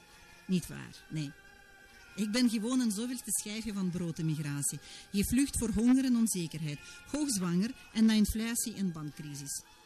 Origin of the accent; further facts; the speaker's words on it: Russia; Stel dat ik merk dat ze weten dat ik van Rusland kom.